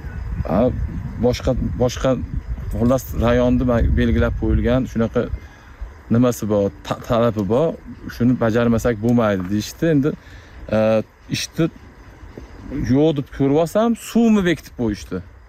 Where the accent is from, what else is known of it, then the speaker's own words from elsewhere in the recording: Chust, Namangan Region, Uzbekistan; born there; now in Kashkadarya Region, Uzbekistan; Ben Namangan viloyati Chust tumanida tug'ilganman o'zim. 2019-yildan Qashqadaryo viloyatiga kelib, tadbirkorlikdan shug'ullanaman, dehqonchilik tadbirkorligimdan.